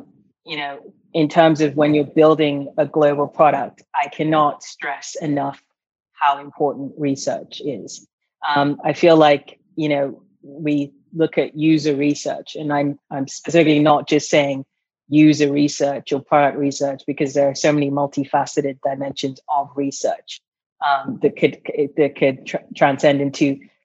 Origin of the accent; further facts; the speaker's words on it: Nigeria; I'm Nigerian. What I know from being a Nigerian and having learnt via cultural osmosis is just not learnable from a book or internet or school.